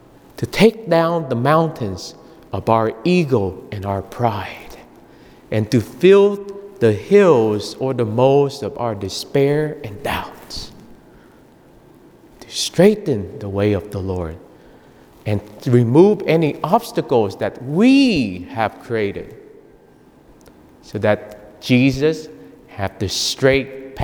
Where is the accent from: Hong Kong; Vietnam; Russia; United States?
Vietnam; first language vi; English is a second language; As you know, Vietnamese is my first language, and then I speak English.